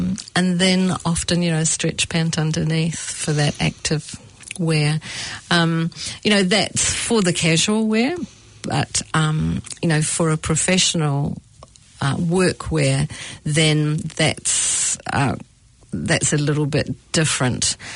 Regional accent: New Zealand; we come from New Zealand where we produce the sheep, the wool.

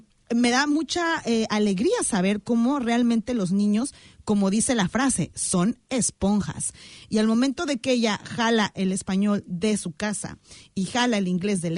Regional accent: Mexico; en el caso mío, que somos mexicanos

